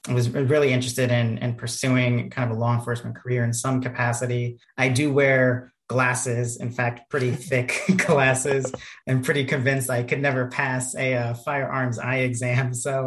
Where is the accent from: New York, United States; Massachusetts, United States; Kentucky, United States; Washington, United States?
New York, United States; Long Island; born there; now in Richmond, United States; I was actually born in Long Island, New York, and then moved around a lot. So just ended up in Richmond, Virginia.